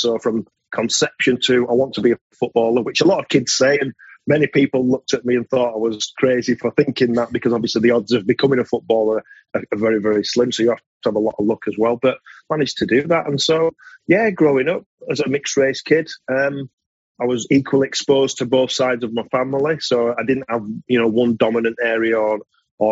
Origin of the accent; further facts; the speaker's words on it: Bradford, Yorkshire and the Humber, United Kingdom; I was a boy from Bradford. That's where I was born and raised in Bradford, to a black Caribbean dad and a white English mother. So my dad came over from a small island called Nevis in the Caribbean when he was 10 years old.